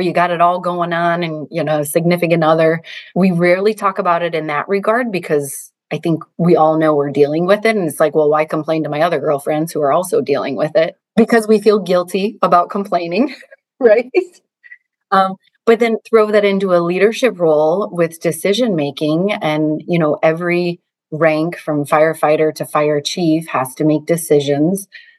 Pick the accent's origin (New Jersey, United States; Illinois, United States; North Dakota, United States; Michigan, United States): Illinois, United States; Rockford; I was born and raised in Illinois, Rockford, Illinois, and Milwaukee is super close.